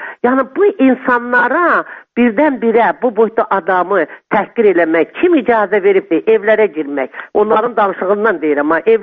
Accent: Nakhchivan, Azerbaijan; biz hamımız Naxçıvanlıyıq, biz bilirik

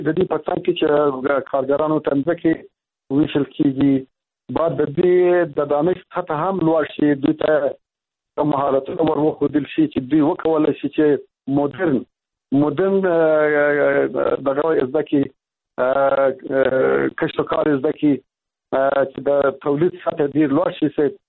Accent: Afghanistan; زه خو په دې هیواد کې لوی شوی یم، د ژوند په افغانستان کې تیر کړی دی.

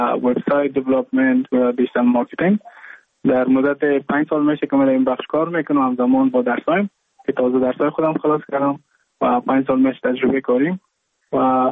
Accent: Mazar-i-Sharif, Balkh, Afghanistan; now in India; از مزار شریف هستم، از قریه شیرآباد که از قریه دورافتاده مزار شریف بخ میباشم که ما در سال 2019 ماه جون به هندوستان آمدم

